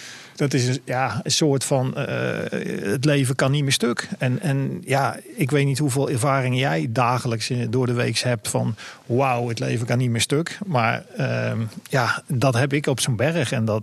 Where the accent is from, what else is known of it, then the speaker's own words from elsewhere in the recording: Netherlands; Dus nee, ik had zeker niet de illusie dat ik als Nederlander ooit de hoogste berg van de wereld zou beklimmen.